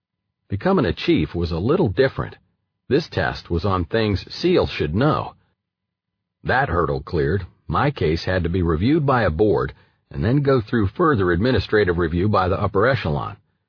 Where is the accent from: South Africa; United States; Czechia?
United States; Texas; I grew up in Texas, so I know warm.